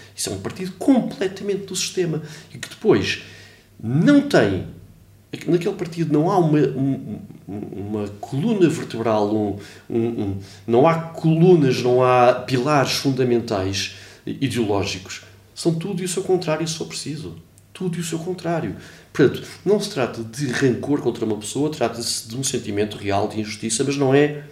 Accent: Portugal; porque eu sou português

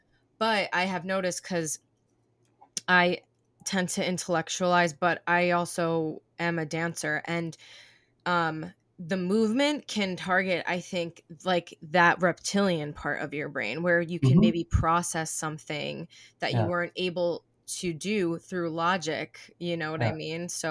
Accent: New York, United States; I'm also from New York, which I think can really can actually be community oriented.

